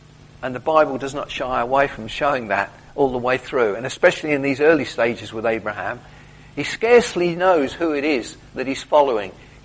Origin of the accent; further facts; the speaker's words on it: England, United Kingdom; We know what that's like. We're English.